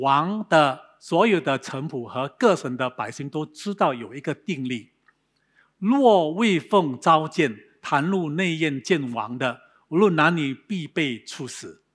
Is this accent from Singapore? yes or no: yes; Singapore; 可能我们新加坡人也是一样，怕输